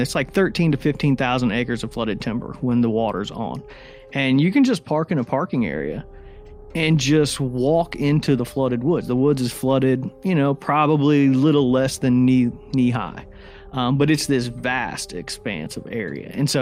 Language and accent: English; Indiana, United States; this is like the picturesque thing that I'd always imagined, you know, growing up in Indiana hunting.